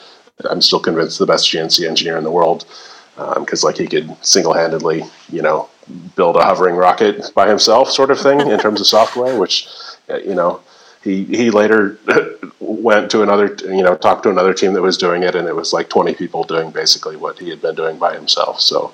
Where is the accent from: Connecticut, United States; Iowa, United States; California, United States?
Iowa, United States; Like, I grew up in Iowa, went to Iowa State, was working about half time and going to school, and then ended up dropping out